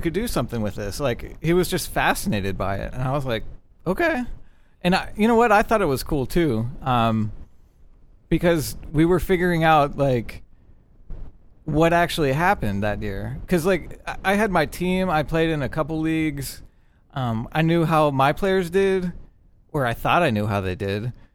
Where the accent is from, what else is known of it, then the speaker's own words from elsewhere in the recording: Cincinnati, Ohio, United States; also born or lived in Boulder; We moved from Boulder, Colorado, back to my hometown, Cincinnati / Northern Kentucky, on July 1st.